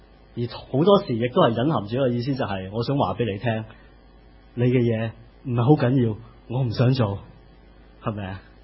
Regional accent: Hong Kong; 我发现我哋香港人亦都系，我哋香港人咧时常咧，我哋嘅时间表都偏得密麻麻啦吓。

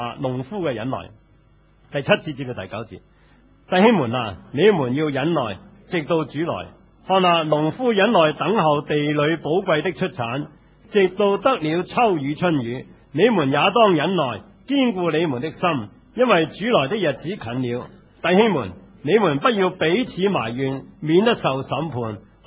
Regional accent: New Territories, Hong Kong; 我在新界长大，我们在新界的时候听见那些人经常唱一首歌

